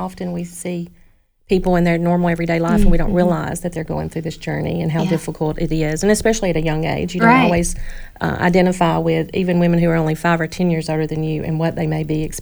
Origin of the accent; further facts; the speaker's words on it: Alabama, United States; And it's neat how God puts your journey together, because I'm originally from North Alabama.